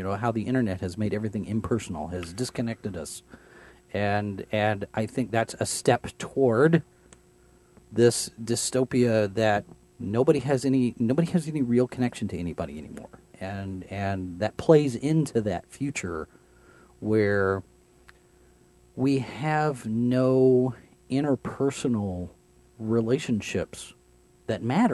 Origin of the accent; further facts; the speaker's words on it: Texas, United States; a lot of people were surprised that I grew up in Texas